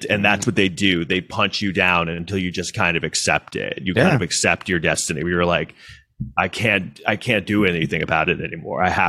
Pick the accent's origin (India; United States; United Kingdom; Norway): United States; New York City, New York; I grew up in New York City, so I mean, I always was surrounded by Jews.